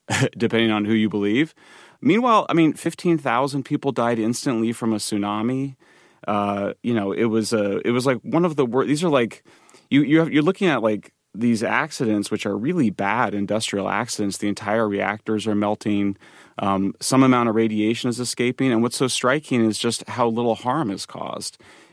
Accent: Colorado, United States; the radiation levels were half as high as they are in my home state of Colorado. Why? Because we have a lot of uranium in the granite in my home state.

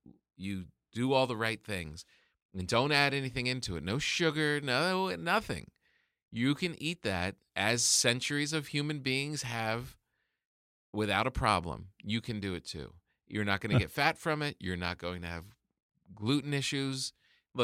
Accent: New Jersey, United States; I'm from New Jersey. Yeah. The beaches there are like a hidden secret.

